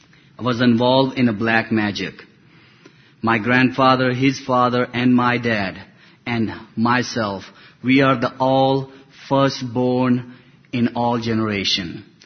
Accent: Pakistan; English is a second language; moved away; I came from Pakistan. I born in Pakistan

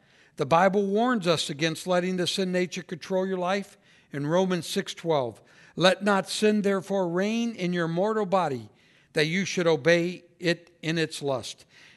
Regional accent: Malden, Missouri, United States; born there; I was born in Malden, man, but I couldn't wait to get out of there.

